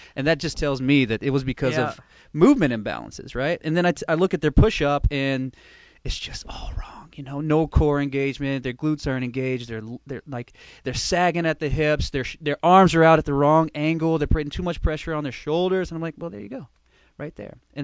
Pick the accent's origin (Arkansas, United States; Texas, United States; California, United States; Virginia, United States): Texas, United States; I'm from Texas, first of all. I mean, we are meatitarians there through and through.